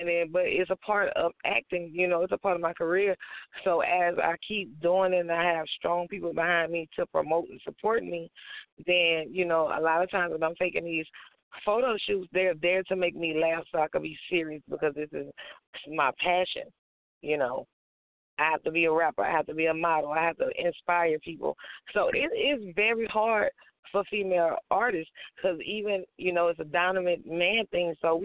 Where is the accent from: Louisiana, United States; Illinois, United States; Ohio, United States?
Louisiana, United States; Baton Rouge; I grew up under him in South Baton Rouge, Louisiana.